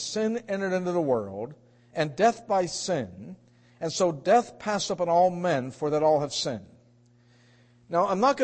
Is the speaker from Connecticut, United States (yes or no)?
no; Pittsburgh, Pennsylvania, United States; I grew up in Pittsburgh, that's all I'll say.